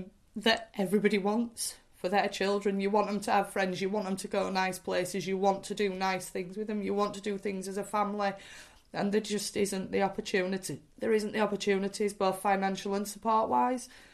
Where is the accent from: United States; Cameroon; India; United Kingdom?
United Kingdom; South Kirkby, Yorkshire and the Humber; I am 39 years old and I'm from South Kirby.